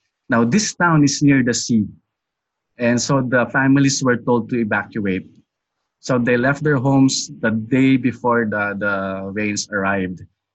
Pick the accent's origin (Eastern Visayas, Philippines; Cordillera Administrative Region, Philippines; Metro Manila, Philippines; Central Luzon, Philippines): Metro Manila, Philippines; Quezon City; Yes, I am from Quezon City. This is part of Metro Manila, which is the capital of the Philippines.